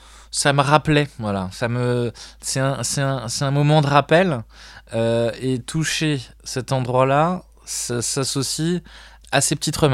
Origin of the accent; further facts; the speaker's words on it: Paris, Île-de-France, France; Je suis originaire de Paris.